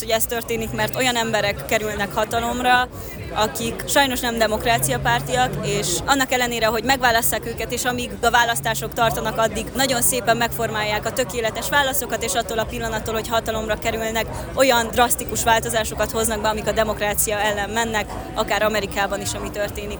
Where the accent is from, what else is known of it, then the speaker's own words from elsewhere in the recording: Hungary; Másodszorban magyarként nagyon fontosnak tartottam azt, hogy kijöjjek.